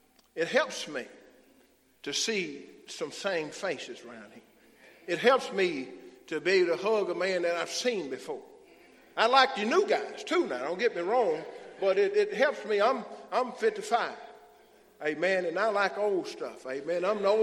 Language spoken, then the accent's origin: English; Arkansas, United States; I didn't come from Mississippi. I come from Arkansas. We about a notch that high.